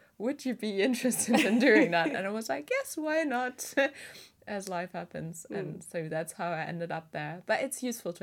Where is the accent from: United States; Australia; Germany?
Germany; Mainz, Rhineland-Palatinate; And there was this one course in my hometown university in Mainz